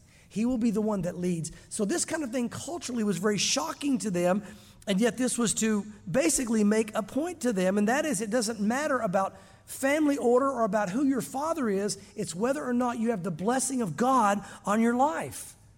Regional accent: Southern United States, United States; As you guys know, growing up in the South, a lot of people believe they're Christians that are not. How do I know that? I was one of them.

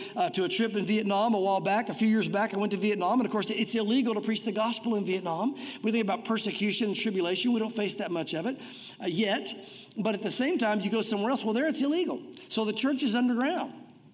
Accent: United States; I just left. I'm an American. They probably wouldn't put me in jail.

